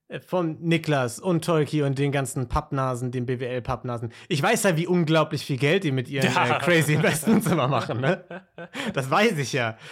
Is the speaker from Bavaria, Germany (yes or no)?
no; Berlin, Germany; Ich komme selbst aus Berlin.